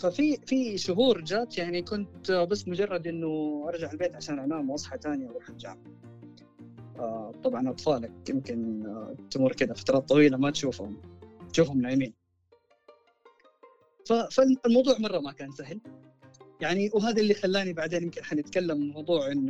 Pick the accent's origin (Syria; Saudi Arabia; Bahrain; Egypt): Saudi Arabia; Jeddah, Makkah Province; أنا أيام زمان 2011 أنا من الناس اللي كنت أقول زي بقية الجداوية اللي أنا زي السمك لو طلعت من جدة أموت، عارف اللي، ولا أنا مستحيل أعيش في مكان غير جدة.